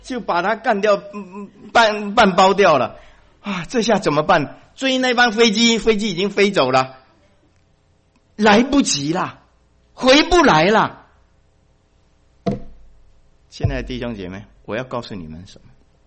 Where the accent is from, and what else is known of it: China